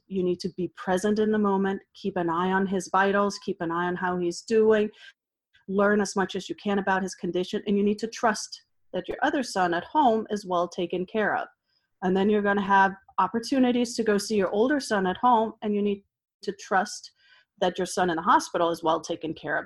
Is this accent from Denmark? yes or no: yes; Denmark; So growing up in Denmark, it's a lifestyle.